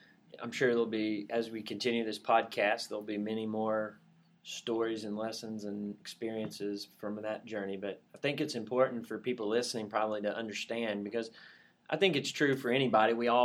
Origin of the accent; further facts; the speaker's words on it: Berea, Kentucky, United States; I grew up in Berea, Kentucky, small town